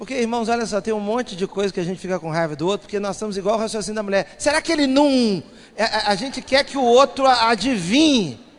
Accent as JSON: {"language": "Portuguese", "region": "Minas Gerais", "country": "Brazil", "tie": "born or raised there", "lives_now": "Rio de Janeiro, Brazil", "said": "Eu fui criado em Minas Gerais comendo feijão branco."}